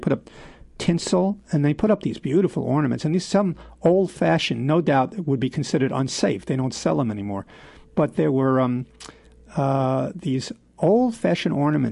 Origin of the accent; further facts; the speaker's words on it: Queens, New York, United States; And when I was growing up in Laurelton, Queens, this is the neighborhood. The neighborhood I lived in was a very mixed neighborhood.